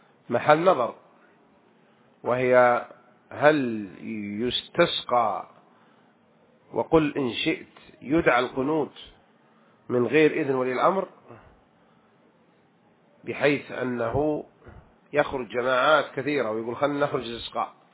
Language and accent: Arabic; Egypt; أنا من مصر ويوجد فقراء ومساكين في مصر